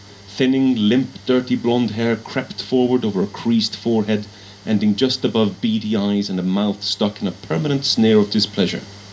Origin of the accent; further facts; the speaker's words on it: Iceland; As mentioned, I'm from Iceland